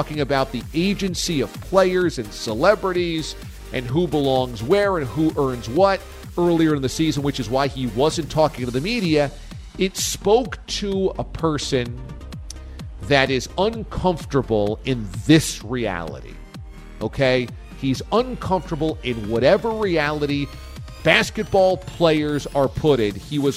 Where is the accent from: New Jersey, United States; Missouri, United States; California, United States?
New Jersey, United States; I was a New Jersey Nets fan growing up. I'm from Jersey. This is my home team.